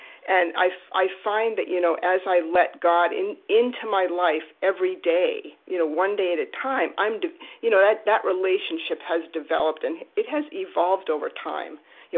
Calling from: New Hampshire, United States; Thank you for your service. I'm calling in from New Hampshire.

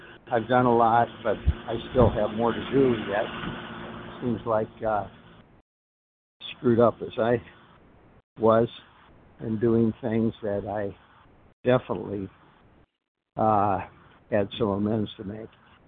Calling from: Fort Myers, Florida, United States; I'm in Southwest Florida, Fort Myers, Florida.

